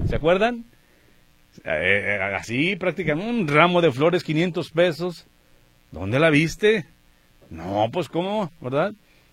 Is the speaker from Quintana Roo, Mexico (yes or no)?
no; Guadalajara, Jalisco, Mexico; born there; hay que sentirse orgullosos los que nacimos en Guadalajara